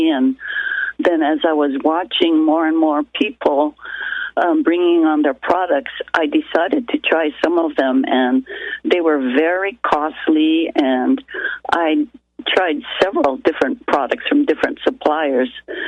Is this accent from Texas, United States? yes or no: no; Hawaii, United States; I'm 75 years old. And, you know, having been born and raised in Hawaii, the tropics, where it's always, well, most of the time it's always sunny.